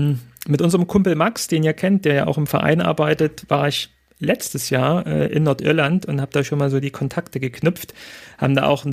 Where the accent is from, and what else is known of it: East Germany, Germany